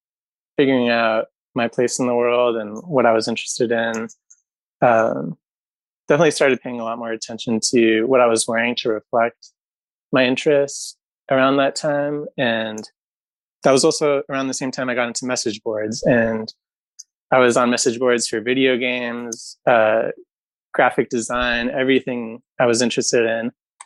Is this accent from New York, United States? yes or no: yes; Bedford, New York, United States; Yeah, I'm from a small town called Bedford. It's where Ralph Lauren's country estate is.